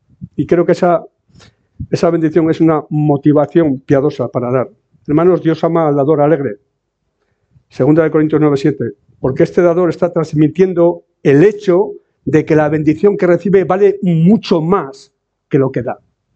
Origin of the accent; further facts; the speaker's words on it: Navarre, Spain; yo soy navarro, pero yo soy un creyente y soy un peregrino